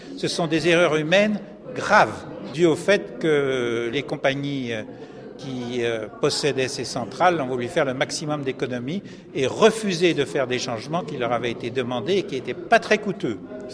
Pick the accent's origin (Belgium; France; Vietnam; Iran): Vietnam; Je suis né au Vietnam et puis depuis que j'étais tout petit, je regardais le Pacifique